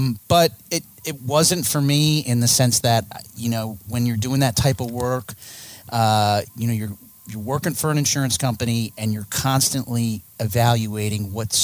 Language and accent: English; Scranton, Pennsylvania, United States; So I'm originally from the Scranton area, spent my early years up there, graduated from the University of Scranton in 1998